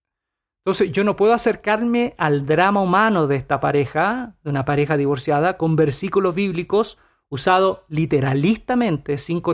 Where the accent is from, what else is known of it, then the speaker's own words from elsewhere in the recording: Puerto Rico; Si hay un momento donde no te debes soltar, estoy hablando como puertorriqueño.